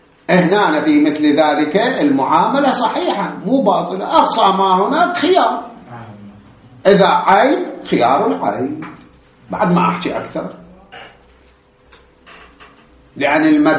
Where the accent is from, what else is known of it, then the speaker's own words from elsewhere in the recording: Iraq; كان عندنا بالعراق